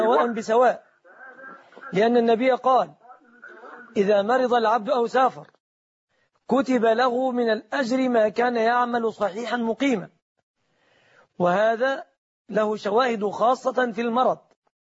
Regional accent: Egypt; في بلادنا مصر

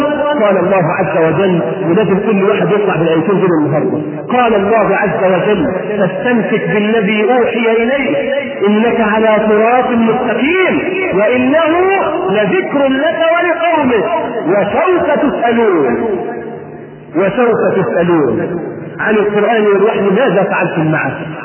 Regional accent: Egypt; اللهم احفظ بلدنا مصر وسائر بلاد

